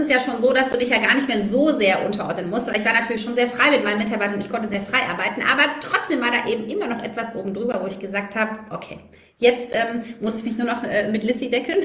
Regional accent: Swabia, Germany; ich komme aus dem Schwabenländle

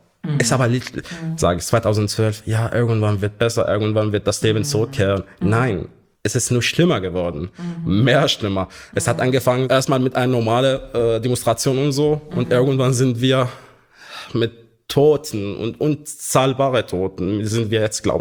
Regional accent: Kafar Böhm, Hama Governorate, Syria; now in Germany; Ich bin in Syrien, in der Hauptstadt Hama, in einer kleinen Gemeinde, die man auf Deutsch jetzt Kafar Böhm nennt, eine christliche Gemeinde. Bin ich dort geboren und aufgewachsen, habe ich die Gemeinde erst verlassen, wo ich nach Deutschland gekommen bin.

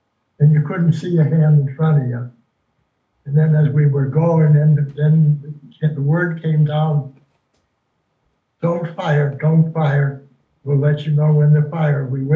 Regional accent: Chicago, Illinois, United States; born there; now in Flat Rock, United States; I live in Flat Rock. Okay, I've never heard of that. Yes, no, it is. It's very small. But I was born in Chicago.

